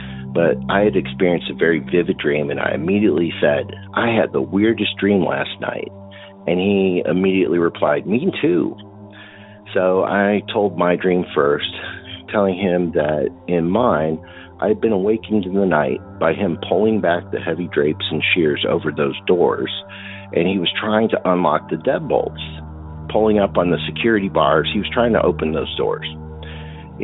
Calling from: Texas, United States; Hey, Derek … in Texas with a story for hopefully a Hometown Legends show.

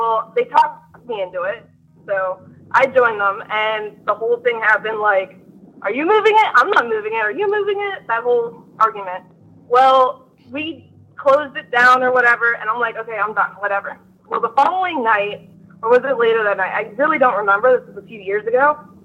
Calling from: Pittsburgh, Pennsylvania, United States; I'm calling from Pittsburgh.

